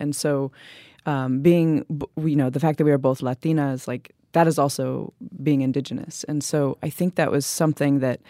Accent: India; I mean, I'm an Indian, so people always are like, yeah, tell me about your homeland.

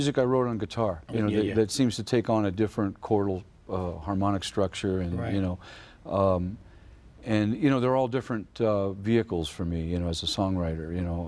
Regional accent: St. Louis, Missouri, United States; when I grew up in St. Louis, it was this country was in a state of apartheid. You know, it was the 50s.

